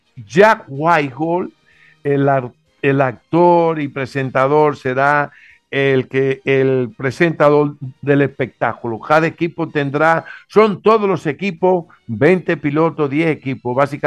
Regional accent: Dominican Republic; como dominicano, tenemos que sentirnos bastante bien

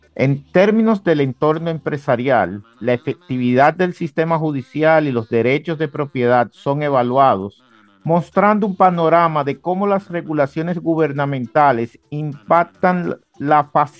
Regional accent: Dominican Republic; cosa que como dominicanos y empresarios sabemos y vemos en el día a día.

